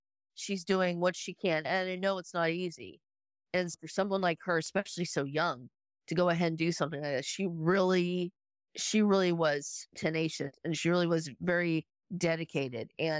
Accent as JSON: {"language": "English", "region": "California", "country": "United States", "moved": "yes", "said": "Well, originally I'm from California. I moved out to South Carolina quite a few years ago, and I just fell in love with the place."}